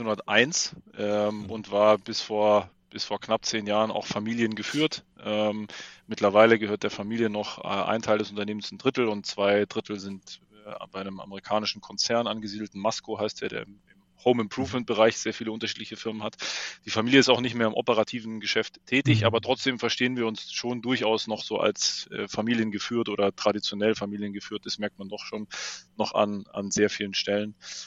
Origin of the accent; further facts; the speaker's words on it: Baden-Württemberg, Germany; Ich komme tatsächlich aus dem Schwarzwald, wenn man es auch an meiner sprachlichen Sozialisation vielleicht nicht so ganz hört.